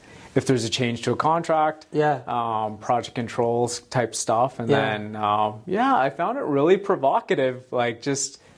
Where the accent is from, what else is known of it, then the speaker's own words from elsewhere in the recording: Fort McMurray, Alberta, Canada; I'm the CEO of Boucher, and I grew up in Fort Mac.